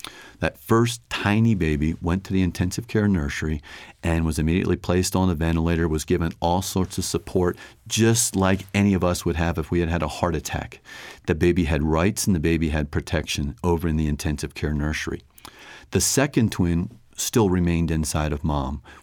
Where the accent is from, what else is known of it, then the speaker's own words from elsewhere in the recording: Pensacola, Florida, United States; I'm from Pensacola. If you travel over to Pensacola this time of the year, you will see lots of signs that say, warning, sea turtle nest, do not disturb.